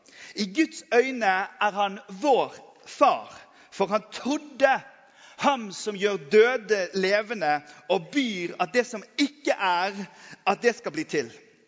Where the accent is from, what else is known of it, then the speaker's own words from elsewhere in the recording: Western Norway, Norway; Og som vestlending så vet jeg at en ur, det er liksom, det er sykt langt ute.